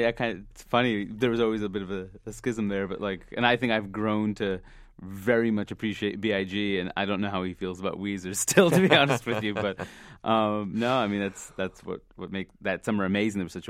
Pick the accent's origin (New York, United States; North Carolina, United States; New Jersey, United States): New York, United States; Queens; also born or lived in Jackson Heights / Jamaica; At that point, started in Jackson Heights, then we moved to Floral Park, Queens, and then Jamaica after that. But, like, Floral Park is kind of the neighborhood we really grew up